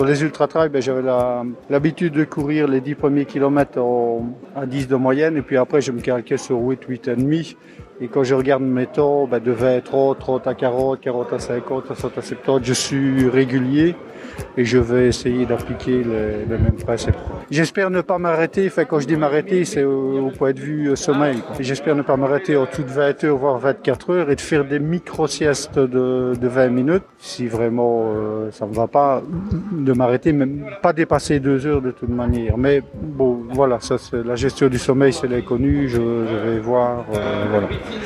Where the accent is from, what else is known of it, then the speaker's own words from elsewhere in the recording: Wallonia, Belgium; je viens de la région de Verviers, un petit village qui s'appelle Maudizot.